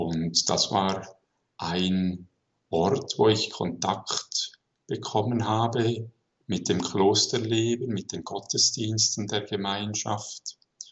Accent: Wollerau, Schwyz, Switzerland; ich bin aufgewachsen in Wollerau, in einer christlichen Familie und war Ministrant in der Pfarrei St. Verena.

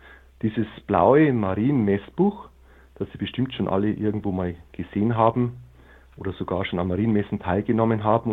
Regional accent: Bavaria, Germany; Eine der bekanntesten davon, in meiner Heimat in Bayern

